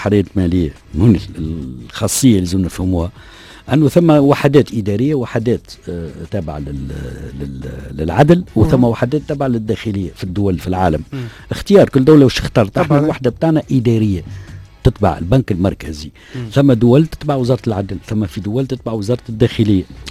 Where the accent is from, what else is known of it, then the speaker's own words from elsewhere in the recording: Tunisia; ما كانش عندنا في تونس حتى آلية في مجال تمويل الإرهاب